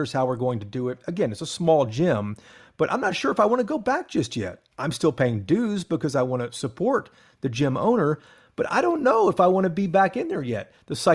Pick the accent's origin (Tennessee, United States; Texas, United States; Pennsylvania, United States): Tennessee, United States; I'm from Tennessee, man. It's okay.